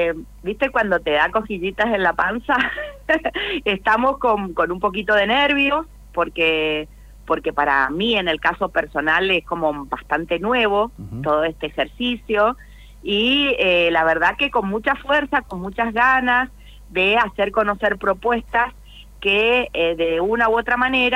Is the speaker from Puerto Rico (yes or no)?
no; Mendoza, Argentina; yo que vengo del Valle de Uco